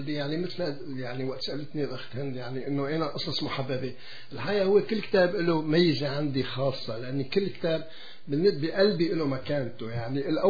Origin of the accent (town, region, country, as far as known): Syria